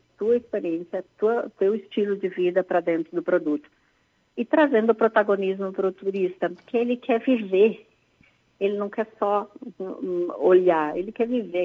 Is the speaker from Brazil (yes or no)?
yes; Rio Grande do Sul, Brazil; O que, que nós, enquanto gaúchos, precisamos fazer é seguir junto